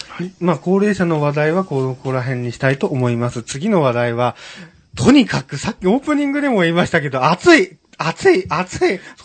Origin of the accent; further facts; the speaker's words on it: Kanagawa, Japan; 今回久しぶりに地元神奈川県勢が決勝戦に行ったこともありますけれども